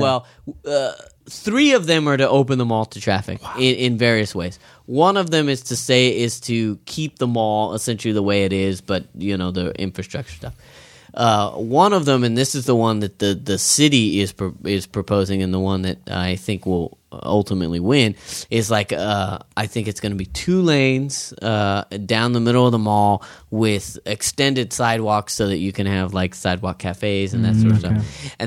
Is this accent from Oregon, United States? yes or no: no; Kingsburg, California, United States; I didn't even know, because I grew up in Kingsburg, and it was always Cutler or Rossi.